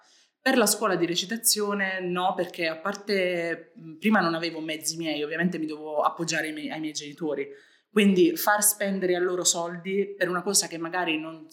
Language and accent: Italian; Taranto, Apulia, Italy; noi siamo tutti di Taranto e Taranto è una città bellissima